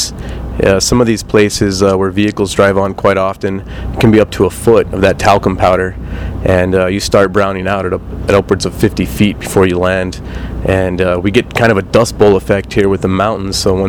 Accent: Las Cruces, New Mexico, United States; also born or lived in Tennessee; Yeah, originally from Tennessee, but raised in New Mexico, so a proud New Mexican.

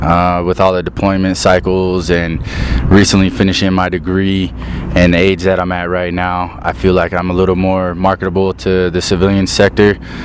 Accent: Florida, United States; Growing up in Florida with all that heat and humidity, I'm a very much a tropical person

